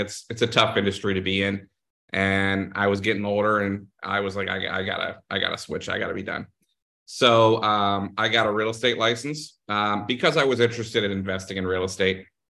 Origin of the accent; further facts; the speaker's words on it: Columbus, Ohio, United States; I grew up here in Columbus. I grew up in Grandview. You know, graduated from high school, Grandview Heights, went to school, Indianapolis at Butler University. I moved back to Columbus in 2009, and I'm here to stay.